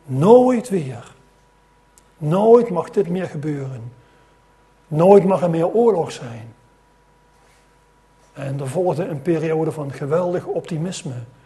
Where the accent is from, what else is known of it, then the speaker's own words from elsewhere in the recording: Lent, Gelderland, Netherlands; Ik ben van 51 en ik kom uit Lent bij Nijmegen. Dat is een klein dorpje. Tegenwoordig is het gemeente Nijmegen, net over de Waal.